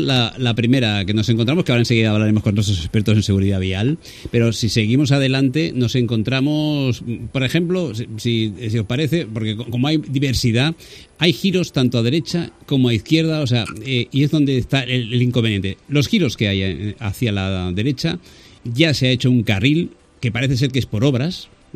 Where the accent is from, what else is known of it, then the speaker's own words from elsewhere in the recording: Valencia, Valencian Community, Spain; todos los que somos de Valencia sí sabemos de lo que está hablando, ¿eh?